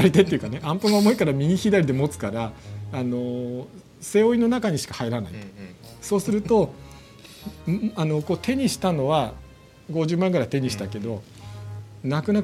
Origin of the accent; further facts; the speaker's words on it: Kichijoji, Tokyo, Japan; うちの地元の吉祥寺